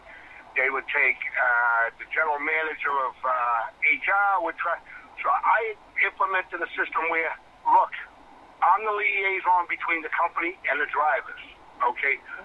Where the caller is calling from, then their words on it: Boston, Massachusetts, United States; Good morning, Tim. Good morning, Jackie. How are you? I'm from Boston.